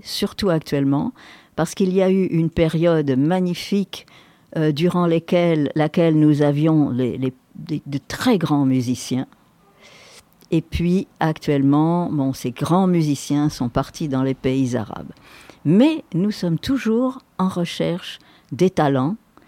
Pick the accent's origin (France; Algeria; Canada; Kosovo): Algeria; moved away; je suis une Algérienne en exil.